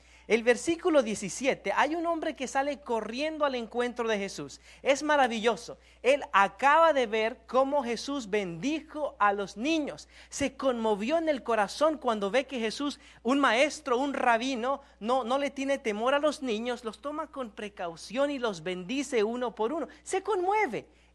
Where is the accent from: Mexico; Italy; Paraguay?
Mexico; yo soy mexicano